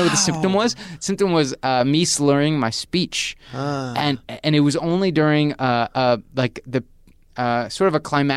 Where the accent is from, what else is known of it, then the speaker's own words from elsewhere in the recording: New York, United States; We're just these songwriters, we're dudes from New York that we're trying to, you know, do our thing.